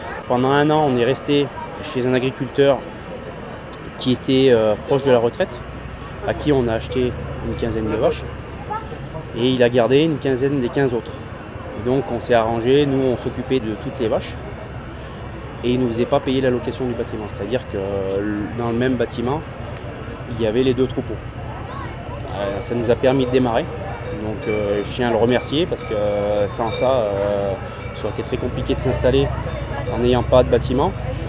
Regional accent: Grenoble, Auvergne-Rhône-Alpes, France; Je suis originaire de Grenoble. Donc mes grands-parents ont vécu sur le Vercors, mes oncles aussi. Mais moi j'ai grandi sur Grenoble.

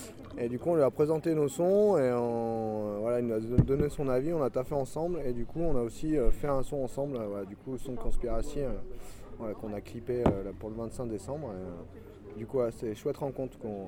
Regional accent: Clermont-Ferrand, Auvergne-Rhône-Alpes, France; moi je suis de Clermont-Ferrand.

